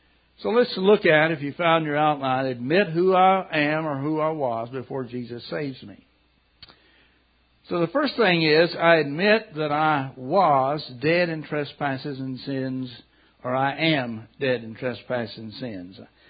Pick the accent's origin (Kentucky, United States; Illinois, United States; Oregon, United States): Kentucky, United States; I grew up in Kentucky, and there's a place or two where we knew, don't you go beyond the trespassing sign or you'd be in trouble.